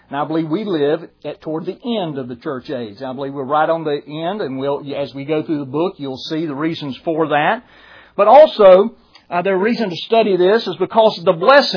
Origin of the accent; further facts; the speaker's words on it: Brunswick, Georgia, United States; I had a pastor I grew up with in Brunswick, Georgia.